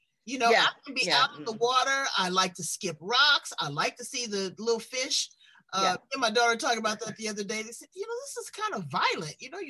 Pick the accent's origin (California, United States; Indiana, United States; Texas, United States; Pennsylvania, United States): California, United States; Los Angeles; If you see Los Angeles, I was born and raised in Los Angeles.